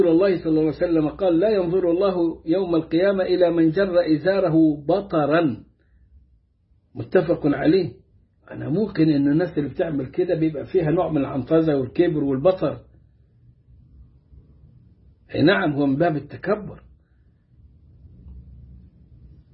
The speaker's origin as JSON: {"language": "Arabic", "region": "Upper Egypt", "country": "Egypt", "said": "عندنا في الصعيد"}